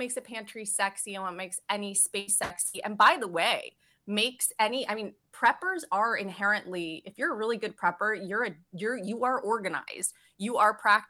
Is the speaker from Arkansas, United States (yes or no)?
no; Chicago, Illinois, United States; To clarify, because it's important if you're from Chicago, I'm from the suburbs of Chicago, but very close to the city and did live in the city.